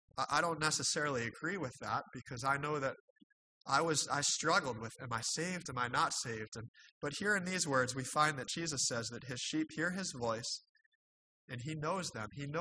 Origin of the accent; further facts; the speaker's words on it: Albany, New York, United States; I'm from the Albany area near Albany, New York.